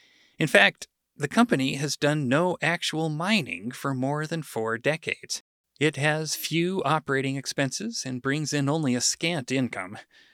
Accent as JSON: {"language": "English", "region": "Utah", "country": "United States", "tie": "born or raised there", "said": "So, I grew up in Utah Valley, surrounded by the Wasatch Mountains"}